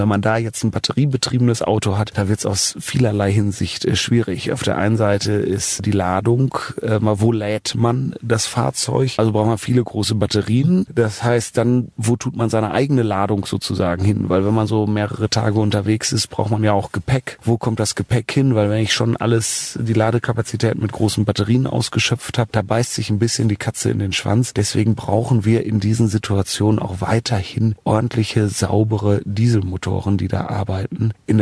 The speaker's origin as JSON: {"language": "German", "town": "Cologne", "region": "North Rhine-Westphalia", "country": "Germany"}